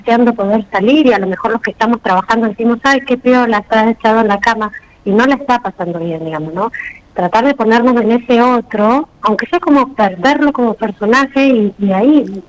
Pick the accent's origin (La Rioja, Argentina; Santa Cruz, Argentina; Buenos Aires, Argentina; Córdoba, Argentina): Santa Cruz, Argentina; Gobernador Gregores; yo soy de Gregores, tengo casi 50 años, así que imagínate lo que era Gregores. No soy de las pobladoras antiguas